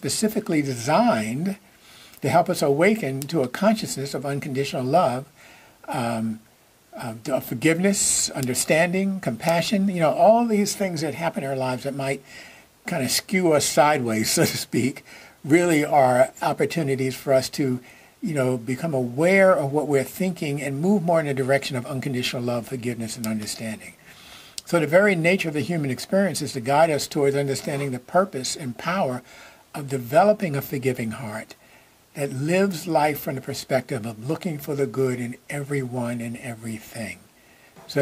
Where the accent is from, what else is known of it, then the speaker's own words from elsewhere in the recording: New York, United States; we just had a wonderful time together as I was growing up in New York.